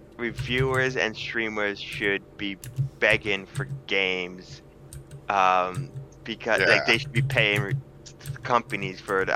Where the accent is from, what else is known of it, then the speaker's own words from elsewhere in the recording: Northeast, United States; We're all mostly from, I mean, Jeff is from wherever, but we're mostly from the Northeast here.